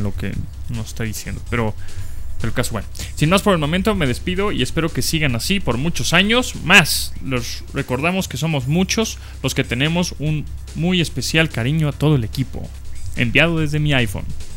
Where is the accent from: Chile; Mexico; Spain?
Mexico; San Miguel de Allende, Guanajuato; soy de San Miguel de Allende y solo quería saludarlos